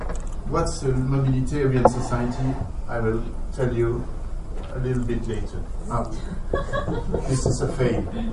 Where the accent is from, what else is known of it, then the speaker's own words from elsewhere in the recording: Brussels, Belgium; English is a second language; I come from Brussels